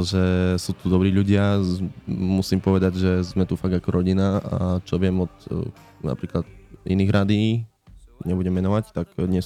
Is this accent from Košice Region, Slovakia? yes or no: yes; Sobrance, Košice Region, Slovakia; Sobrance som malé mestečko na východe Slovenska, ktoré sa nachádza asi 15 km od ukrajinských hraníc, smerom na západ. Máme necelých 6000 obyvateľov